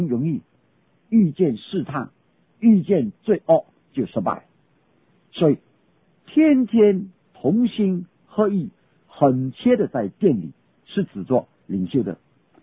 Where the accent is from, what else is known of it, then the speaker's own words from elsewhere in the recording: China; 那我们中国人讲三餐，犹太人不一定一天吃三次的